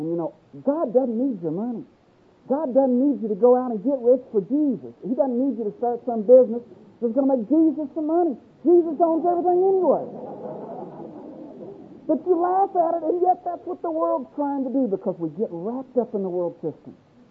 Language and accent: English; Oklahoma, United States; but I'm from Oklahoma, and I don't work down here, and I can't sell down here